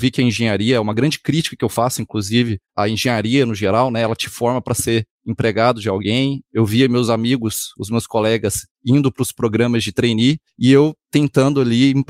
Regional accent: Goiânia, Goiás, Brazil; Sou natural de Goiânia.

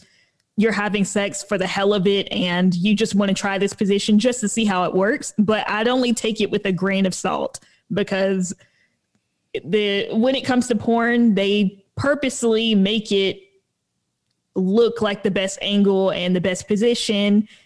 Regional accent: the South, United States; but with me growing up in the South, that is just something that even above premarital sex, masturbation is one of those things that is just a no-no

